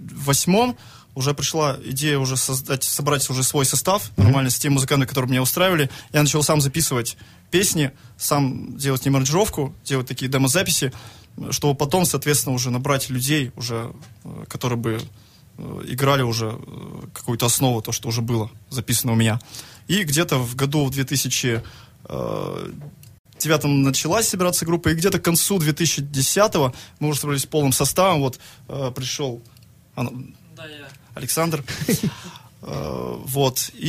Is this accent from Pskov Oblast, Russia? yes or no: no; Lesnoy, Sverdlovsk Oblast, Russia; now in Perm, Russia; потому что я вообще не из Перми, а из Лесного.